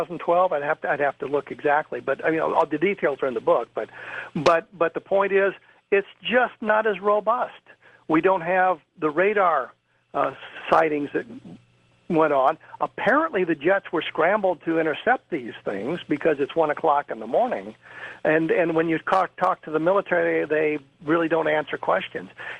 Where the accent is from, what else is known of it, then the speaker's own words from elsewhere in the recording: Colorado, United States; who I actually saw it lecturing when I was growing up in Colorado.